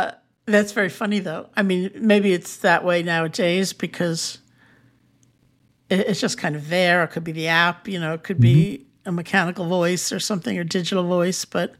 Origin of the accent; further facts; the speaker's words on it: New York City, New York, United States; And so I grew up in New York City, I went to college in Buffalo, went to India.